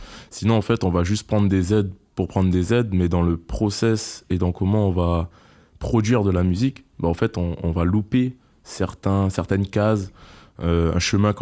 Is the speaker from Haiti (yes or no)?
no; French Guiana; Parce que moi, je viens de la Guyane, donc c'est encore un autre schéma, les Outre-mer.